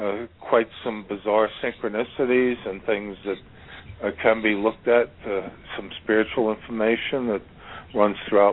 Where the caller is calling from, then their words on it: Virginia, United States; Virginia.